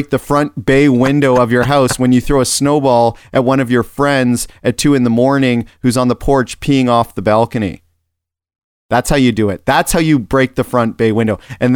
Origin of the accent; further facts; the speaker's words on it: Ontario, Canada; growing up in Ontario